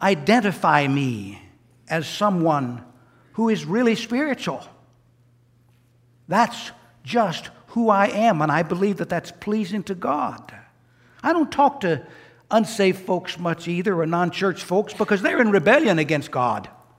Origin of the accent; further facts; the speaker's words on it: United States; I'm an American. I'm a nationalist. I love my country.